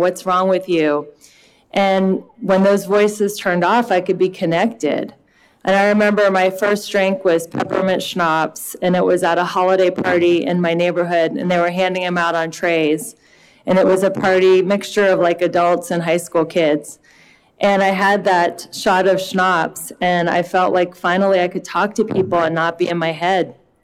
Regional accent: Cincinnati, Ohio, United States; What it was like is I am from Cincinnati, Ohio, and I grew up with a dad who was a doctor and a mom was a housewife.

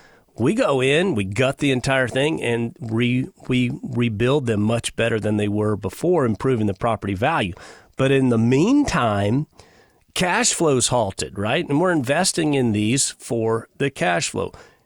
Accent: Texas, United States; I grew up on the Texas coast. I love the Texas coast.

